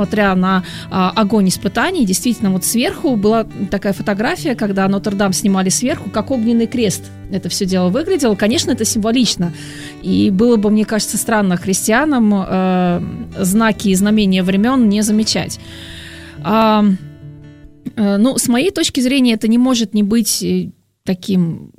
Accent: Russia; и я сама из России этот знак прочитываю

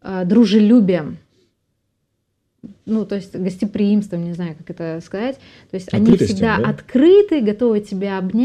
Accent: Saint Petersburg, Russia; я сама из Питера

